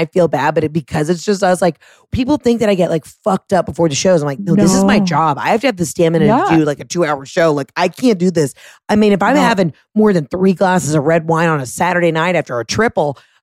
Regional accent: Fresno, California, United States; And we're from Fresno.

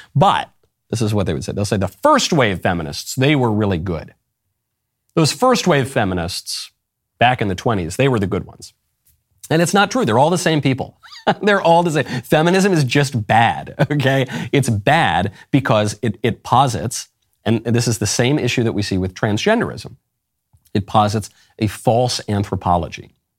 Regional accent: New York, United States; You know, I'm a New Yorker by upbringing, and so I care still a lot. It's very sad to see poor old Gotham descend into crime and mayhem.

